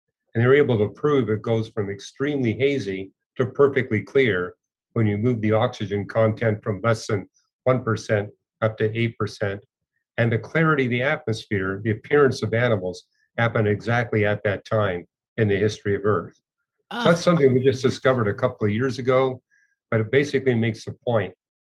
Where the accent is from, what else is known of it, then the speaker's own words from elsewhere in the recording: Vancouver, British Columbia, Canada; I was raised in Vancouver, British